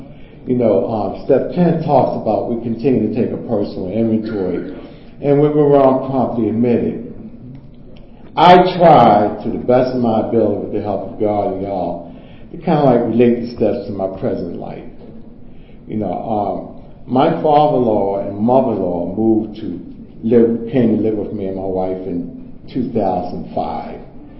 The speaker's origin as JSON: {"language": "English", "town": "Baltimore", "region": "Maryland", "country": "United States", "said": "I'm from the Baltimore area."}